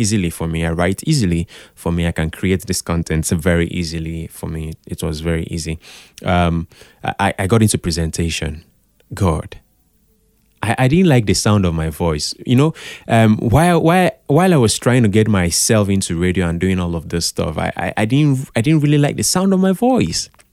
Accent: Calabar, Cross River, Nigeria; I grew up in Calabar. And of course, growing up in Calabar, we listened to a lot of AKBC.

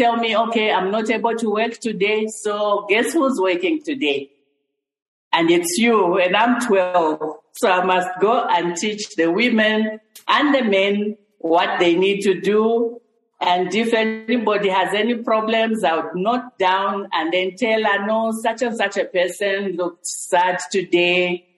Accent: Chingola, Copperbelt, Zambia; now in Lusaka, Zambia; No, I grew up in Chingola.

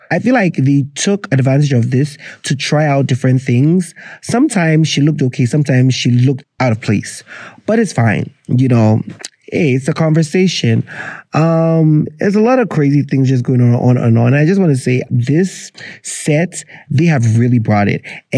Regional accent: Ghana; talking about travel as a Ghanaian

